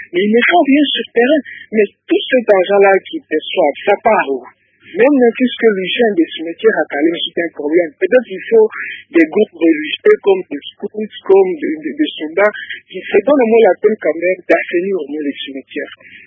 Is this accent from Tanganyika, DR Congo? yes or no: yes; Kalemie, Tanganyika, DR Congo; des cimetières ici chez nous à Calémie